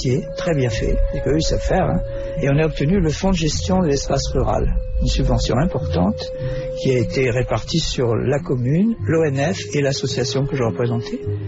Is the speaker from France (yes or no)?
no; Algeria; born there; vous savez que je suis né en Algérie